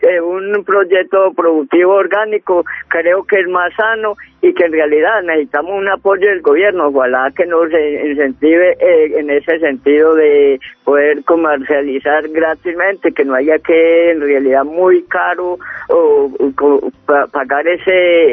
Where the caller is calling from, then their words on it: Granada, Antioquia, Colombia; Yo soy de Granada, Antioquia, municipio de Granada, Antioquia, Corregimiento Santana.